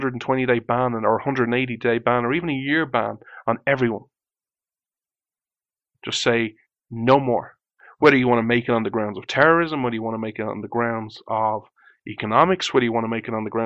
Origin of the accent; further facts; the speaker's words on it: Ireland; born there; I was born in Ireland.